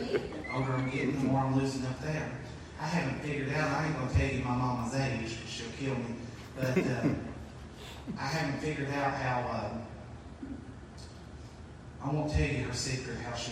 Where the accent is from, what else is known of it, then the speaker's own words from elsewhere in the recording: Russell Springs, Kentucky, United States; Well, we're heaven bound from Russell Springs, Kentucky.